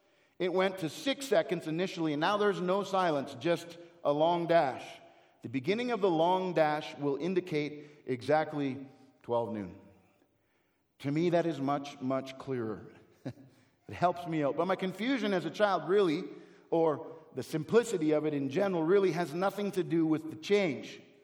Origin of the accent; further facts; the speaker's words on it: Canada; So when I was growing up in Canada, you would hear this thing all the time.